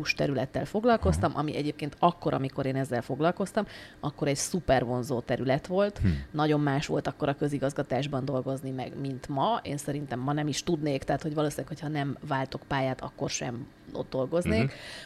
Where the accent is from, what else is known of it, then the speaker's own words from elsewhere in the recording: Prague, Czechia; én gyerekkoromban ebben a közegben nőttem fel, mi Prágában éltünk nagyon sokáig